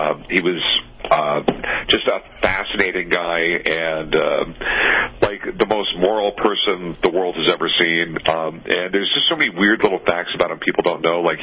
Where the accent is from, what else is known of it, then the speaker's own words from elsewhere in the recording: San Diego, California, United States; also born or lived in North Carolina; now in Las Vegas, United States; No, I was born in North Carolina. You know, my dad was in the Navy, so I ended up growing up in San Diego, and we moved to Vegas in 81.